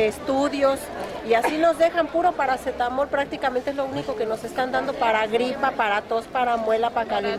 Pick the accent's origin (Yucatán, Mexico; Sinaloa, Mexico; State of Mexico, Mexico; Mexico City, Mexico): State of Mexico, Mexico; Del estado de México, del distrito.